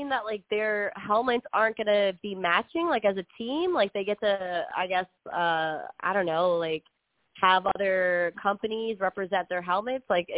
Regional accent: Philadelphia, Pennsylvania, United States; now in Florida, United States; So I was born in Philadelphia, so I was an Eagles fan as a kid growing up.

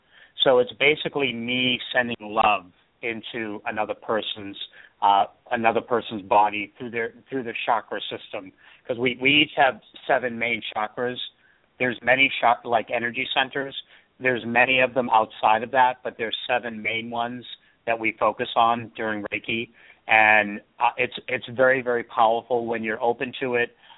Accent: Boston, Massachusetts, United States; And I am originally from Boston, and I moved out here in 1993

